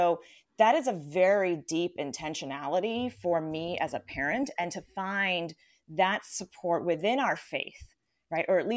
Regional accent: New York, United States; I grew up in New York, came here for an internship.

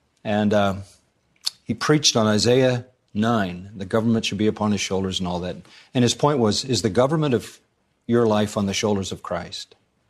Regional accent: Scotland, United Kingdom; if I have one regret, it's that I'm Scottish and I don't have any Jewish blood

